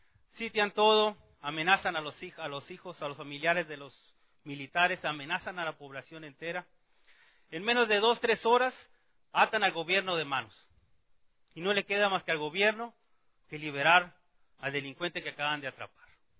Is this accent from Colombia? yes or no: no; Mexico; por algunos de los hechos que habían pasado allá en mi país, en México.